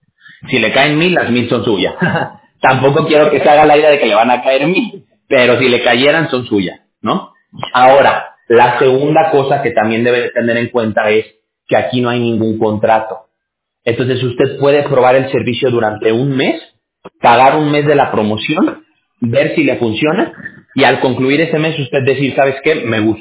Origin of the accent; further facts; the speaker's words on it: Mexico; allá en México, que es de donde yo soy